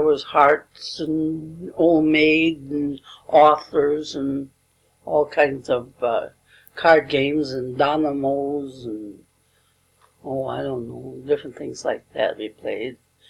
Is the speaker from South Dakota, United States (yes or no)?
yes; Ortley, South Dakota, United States; I was born in Ortley, South Dakota.